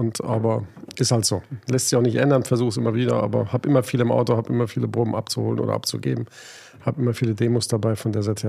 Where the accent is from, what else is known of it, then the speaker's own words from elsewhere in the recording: Hanover, Lower Saxony, Germany; Ich komme aus der Weltstadt neben Berlin, aus Hannover.